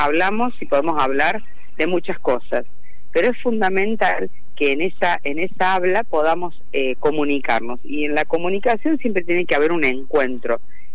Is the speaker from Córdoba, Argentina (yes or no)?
yes; Córdoba, Argentina; now in Buenos Aires, Argentina; ¿por qué yo no vivo en Córdoba? Siendo que, bueno, soy cordobesa. Sí. Estoy en Buenos Aires.